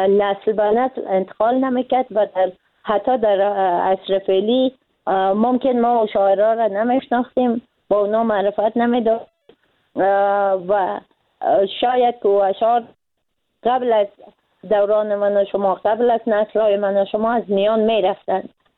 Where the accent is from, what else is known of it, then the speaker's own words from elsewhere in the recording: Afghanistan; به عنوان یک انسان، به عنوان یک مسلمان، به عنوان یک فعال اجتماعی و به عنوان یک افغان